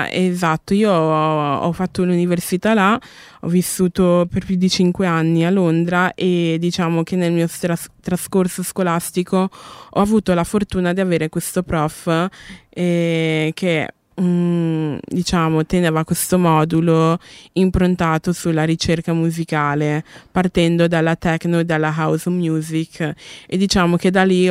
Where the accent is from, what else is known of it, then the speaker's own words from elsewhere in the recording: Cali, Valle del Cauca, Colombia; visto che siamo di Cali, e noi di Cali, diciamo, siamo famosi appunto per questa ossessione per la salsa